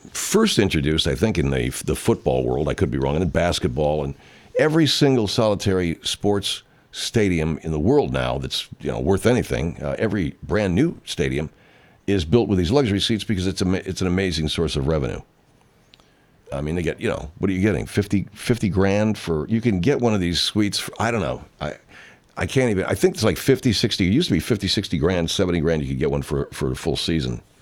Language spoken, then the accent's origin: English; Arcadia, California, United States; which will be on March the 30th at Santa Anita Racetrack in Arcadia, California. As I've said, so often my hometown, but also the central major thing in Arcadia. That was the center of our town